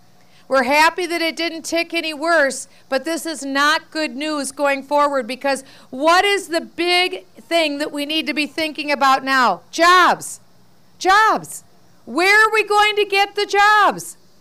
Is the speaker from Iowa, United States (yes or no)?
yes; Waterloo, Iowa, United States; also born or lived in Cedar Falls; I was born in Iowa, proud to be an Iowan. I tell everyone everything I need to know in life I learned in Iowa. Coming from Waterloo and Cedar Falls